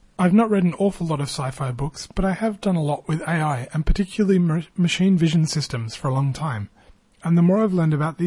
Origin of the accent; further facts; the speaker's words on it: Australia; I'm an Australian. I don't know my way around the US at all.